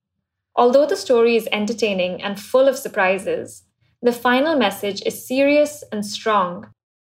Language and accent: English; India; I hadn't learned much about those cultures when I was growing up in India.